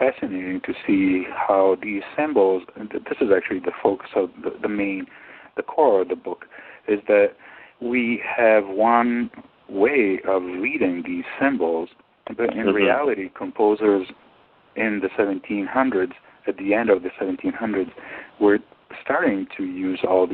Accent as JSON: {"language": "English", "country": "Italy", "tie": "born or raised there", "second_language": "English", "said": "I started actually quite late. I was 12 years old, and it's rather common in Italy"}